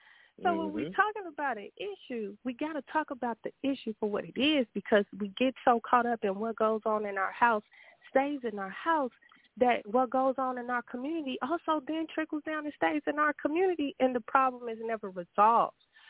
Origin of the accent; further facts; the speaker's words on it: Chicago, Illinois, United States; because growing up in Chicago, that's what you're going to see. You're going to see gangbangers.